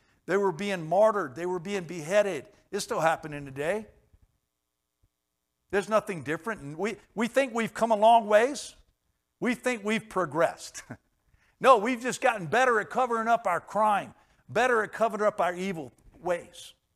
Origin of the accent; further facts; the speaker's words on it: Washington, United States; I can still go back to my hometown in Washington.